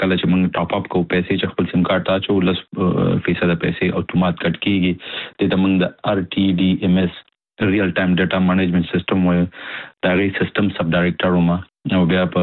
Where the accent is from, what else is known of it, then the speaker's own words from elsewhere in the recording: Nangarhar, Afghanistan; زه د افغانستان د ننګرهار ولایت څخه یم او په 2019 کې ما خپل ماسټري په کمپیوټر ساينس کې له انډیا څخه کړې.